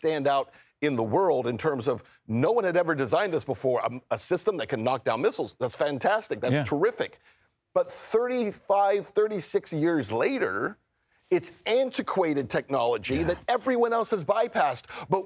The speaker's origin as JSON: {"language": "English", "town": "El Paso", "region": "Texas", "country": "United States", "tie": "born or raised there", "said": "I remember growing up in El Paso, right, which was the home of the Patriot battery at Fort Bliss, Texas."}